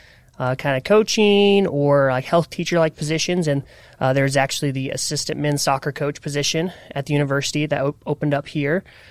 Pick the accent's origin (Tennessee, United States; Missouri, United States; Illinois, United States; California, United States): Missouri, United States; Columbia; So originally I'm from Columbia, Missouri, born and raised there, went to a private Christian school there.